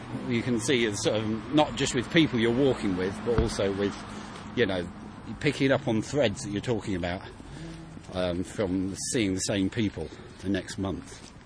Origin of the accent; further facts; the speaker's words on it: London, United Kingdom; born there; So I am a native Londoner and have a lot of history in London, but I didn't grow up in London